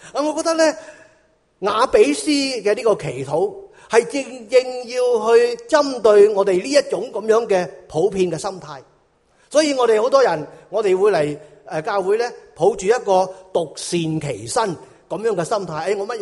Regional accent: China; 即是我哋中国人改名都好讲究啊

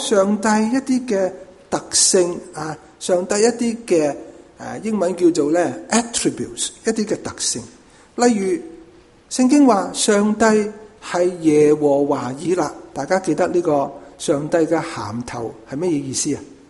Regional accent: Hong Kong; 我哋香港人亦都有句说话形容女係点呀

